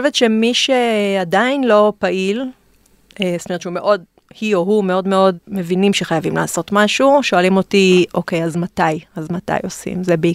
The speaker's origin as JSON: {"language": "Hebrew", "region": "Haifa District", "country": "Israel", "tie": "born or raised there", "also_born_or_lived": "Afula", "said": "מהקריות של פה"}